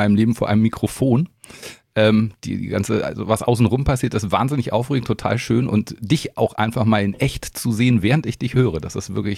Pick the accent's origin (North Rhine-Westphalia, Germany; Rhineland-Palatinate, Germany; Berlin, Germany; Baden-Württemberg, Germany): Berlin, Germany; born there; Also ich bin vor sehr, sehr langer Zeit in Berlin geboren und zwar wirklich im Wedding. Der väterliche Teil meiner Familie kommt aus dem Wedding, völlig verwurzelt da drin.